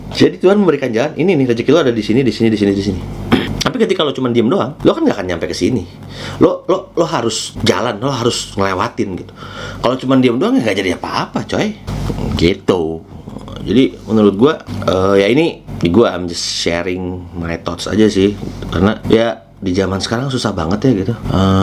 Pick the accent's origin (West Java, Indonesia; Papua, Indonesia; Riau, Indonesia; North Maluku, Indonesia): West Java, Indonesia; Bandung; gue itu kan lahir tuh gue di Bandung dan besar di Bandung gitu gue. Jadi gue menghabiskan waktu masa kecil gue sampai gue beres kuliah dan pertama kali kerja juga gue di Bandung juga gitu.